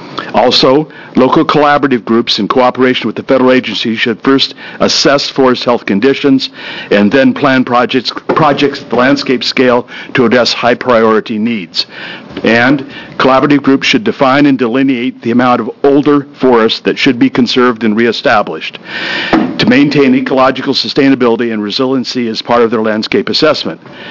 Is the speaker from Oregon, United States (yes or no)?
yes; Monmouth, Oregon, United States; I grew up in Monmouth, and remember when there was a sawmill on the outskirts of town on the way to Independence.